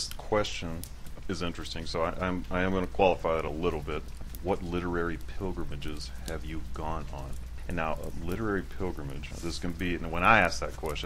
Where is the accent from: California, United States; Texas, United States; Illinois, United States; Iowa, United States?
Texas, United States; El Paso; I was born and raised in El Paso, Texas. So I literally grew up in the desert.